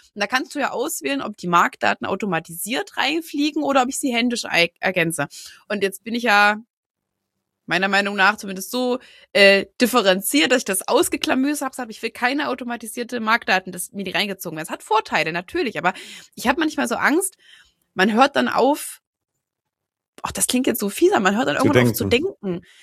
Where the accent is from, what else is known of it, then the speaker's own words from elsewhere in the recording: Gera, Thuringia, Germany; ich komme hier aus Gera, hier ist hier alles, was hier angrenzt, ist Kuhdorf so in etwa